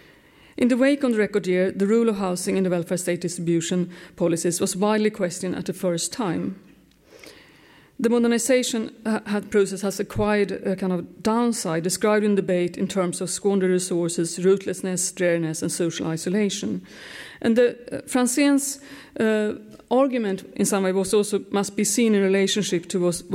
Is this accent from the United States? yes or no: no; Stockholm, Stockholm County, Sweden; English is a second language; Growing up in Stockholm in the 1970s